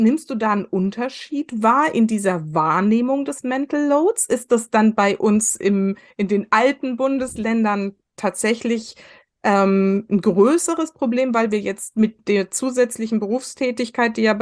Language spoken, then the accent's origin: German; West Germany, Germany; ich bin im Westen groß geworden